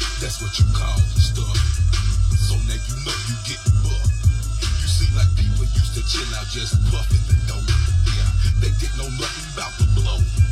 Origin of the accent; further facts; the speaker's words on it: the South, United States; And I can tell that you know that I'm originally from the South.